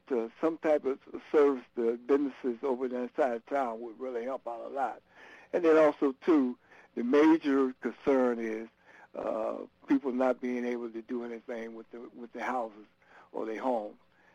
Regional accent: Freeport, United States; I remember born and raised in Freeport, and I remember that the neighborhood was a very thriving community.

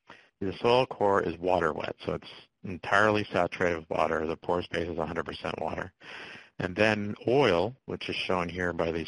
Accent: Canada; now in United States; I'm Canadian, so I have lived in the United States almost 20 years, so my accent and dialect is both.

